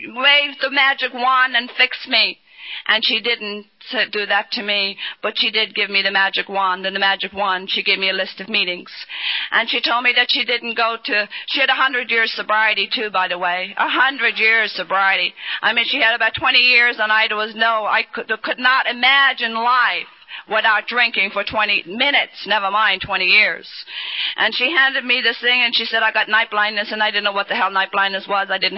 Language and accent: English; Ireland; don't they know I'm Irish? All of a sudden, being Irish was very important.